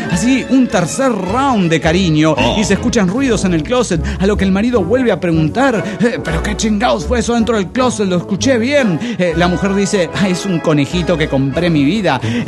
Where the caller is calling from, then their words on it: Oaxaca, Mexico; de Oaxaca, México.